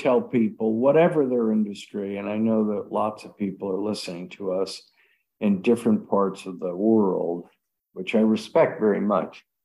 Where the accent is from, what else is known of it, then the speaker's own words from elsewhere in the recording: United States; born there; Well, at my core, now remember, I'm an American. I was born in America.